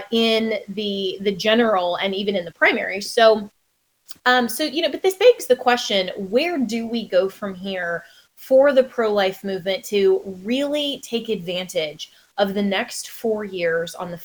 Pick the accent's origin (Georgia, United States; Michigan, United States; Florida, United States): Florida, United States; like my home state of Florida.